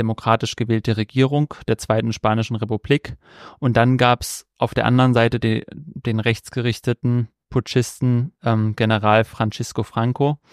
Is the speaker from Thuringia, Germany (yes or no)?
yes; Thuringia, Germany; ich komme aus Thüringen und im Nachbarort reden sie schon ein bisschen anders.